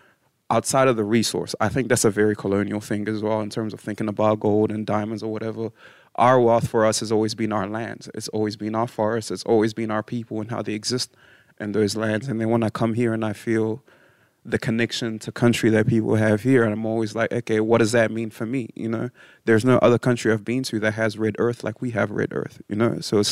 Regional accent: New Zealand; I was raised in Aotearoa, New Zealand, and I now reside here.

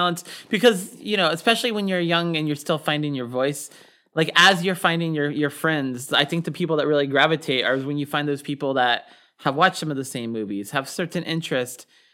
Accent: Pacific Northwest, United States; One thing, when I was a kid, like growing up in the Northwest, you would go, I was living on a military base

